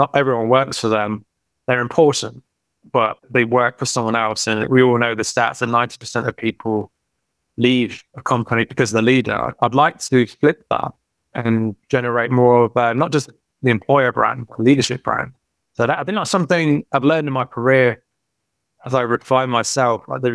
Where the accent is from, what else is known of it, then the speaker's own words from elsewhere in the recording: United Kingdom; accent: British; That's a very British T-U-double-L, tough with my accent